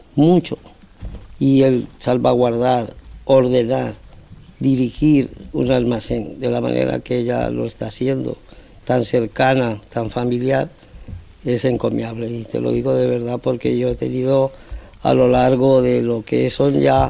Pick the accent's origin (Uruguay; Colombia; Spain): Colombia; Barranquilla, Atlántico; born there; como nací en Barranquilla, Colombia, recibo la llamada del embajador